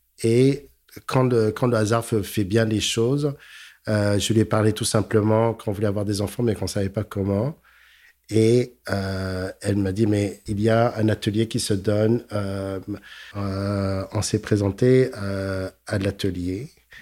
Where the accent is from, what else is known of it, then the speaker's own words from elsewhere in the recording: Montreal, Quebec, Canada; Je suis d'une époque, j'ai grandi à Montréal, autour des années, j'avais 20 ans, autour des années 90